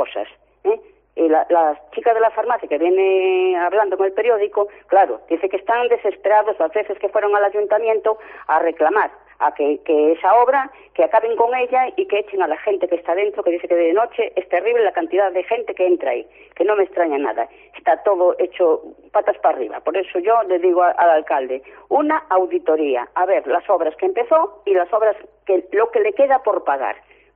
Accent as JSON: {"language": "Spanish", "town": "Ferrol", "region": "Galicia", "country": "Spain", "said": "somos de Ferrol"}